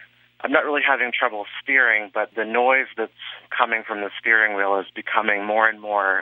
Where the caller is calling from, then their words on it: Cambridge, Massachusetts, United States; I'm calling from Cambridge, Massachusetts.